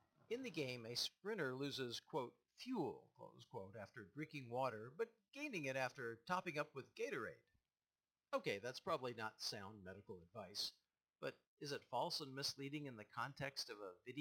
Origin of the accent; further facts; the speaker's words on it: United States; Is there something about a Canadian apology that I don't understand because I'm American?